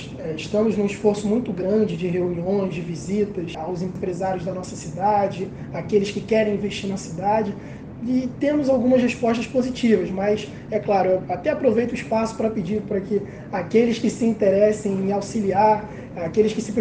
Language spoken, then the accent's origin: Portuguese; Rio de Janeiro, Brazil; apesar de ter nascido e crescido na Cidade de Deus, eu tive, muito jovem, um grande privilégio, né?